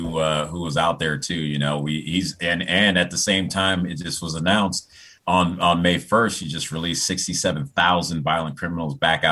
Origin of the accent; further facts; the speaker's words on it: Chicago, Illinois, United States; And I grew up extremely liberal, you know, so I grew up in outside of Chicago.